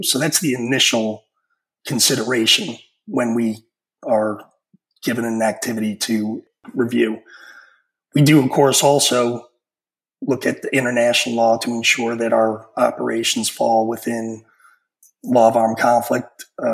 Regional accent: New York, United States; I'm a New Yorker from growing up

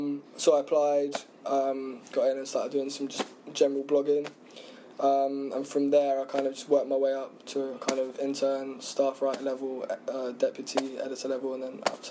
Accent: South East England, United Kingdom; But I grew up on the Isle of Wight. So again, it's very kind of starved of opportunities.

